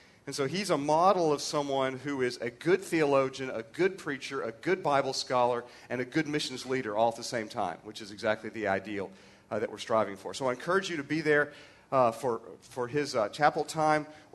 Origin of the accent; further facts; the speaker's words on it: United States; I've been a foreigner for 20 years overseas and was treated far better in the Muslim world as an American